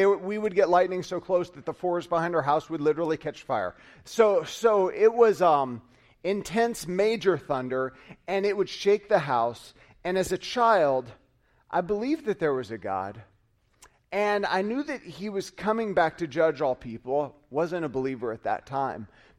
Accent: Georgia, United States; now in Australia; I remember as a kid growing up in Georgia, we had something that isn't experienced often here, which is rain.

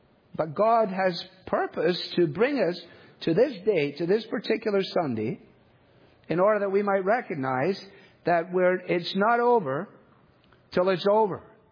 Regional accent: Scotland, United Kingdom; As a Scotsman, it appeals to me.

